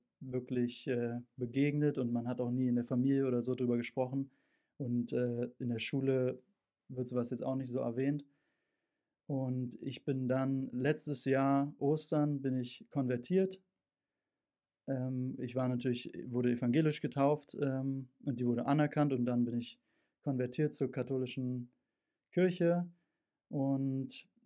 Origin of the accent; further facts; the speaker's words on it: Berlin, Germany; born there; ich bin geboren in Berlin. Ich bin 24 Jahre alt, im Januar 24 geworden. Und ich bin zwar getauft worden als Baby, aber nie überhaupt mit Religion aufgewachsen.